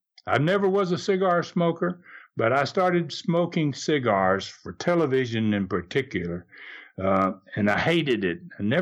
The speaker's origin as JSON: {"language": "English", "region": "Tennessee", "country": "United States", "tie": "born there", "said": "Things like the fact I was born in Tennessee from a wrestling bloodline."}